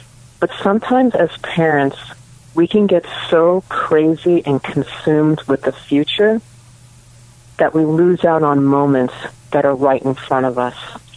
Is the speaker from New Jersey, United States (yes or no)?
yes; Fort Lee, New Jersey, United States; now in Huntington Beach, United States; I'm originally from Fort Lee, New Jersey, and went to school there and then college in Florida. Met my husband and ended up in beautiful Huntington Beach, California.